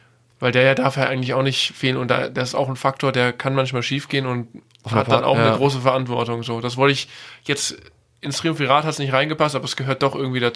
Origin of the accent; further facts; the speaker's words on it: Germany; aus meiner Heimat, aus Deutschland, dem Bereich Augsburg